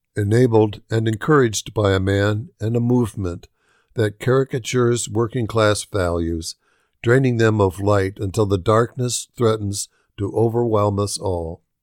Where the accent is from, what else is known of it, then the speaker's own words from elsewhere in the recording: Kentucky, United States; the people I grew up with in Kentucky